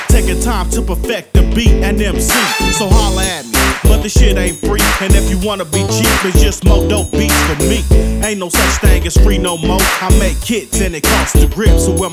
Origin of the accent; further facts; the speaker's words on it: Modesto, California, United States; Born and raised in Modesto. Better yet, Big House, Old Street, West Smoke.